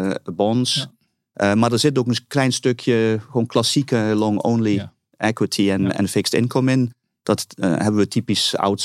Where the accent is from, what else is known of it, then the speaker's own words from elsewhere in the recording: Limburg, Netherlands; achtergrond, ik ben Nederlander en Italiaan. Mijn moeder was Nederlands, mijn vader Italiaans. Opgegroeid in Limburg, dat hoor je ook nog wel zo'n beetje, denk ik.